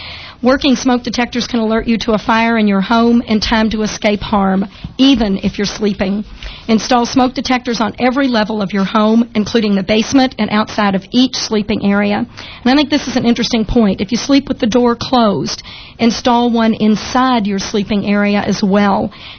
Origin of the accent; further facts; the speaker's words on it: Kentucky, United States; accent: Kentucky; I should say with my Kentucky accent.